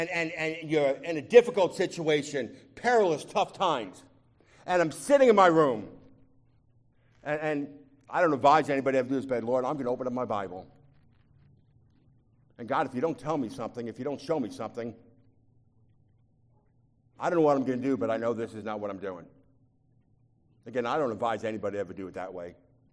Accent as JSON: {"language": "English", "town": "New York City", "region": "New York", "country": "United States", "said": "Good night, I'm from New York."}